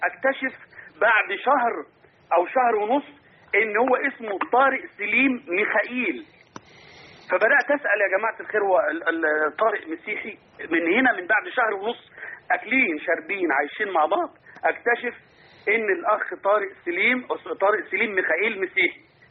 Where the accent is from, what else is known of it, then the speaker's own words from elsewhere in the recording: Egypt; واحنا مصريين وعايشين مع بعض.